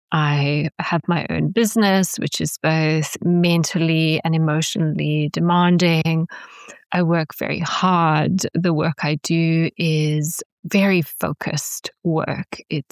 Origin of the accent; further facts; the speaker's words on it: South Africa; moved away; recently I was back in South Africa, my home country, over Christmas